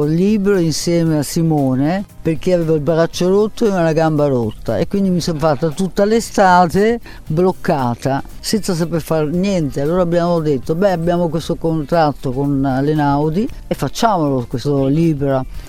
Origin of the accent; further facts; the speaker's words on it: Venice, Veneto, Italy; sono veneziana e quindi è una forza in più.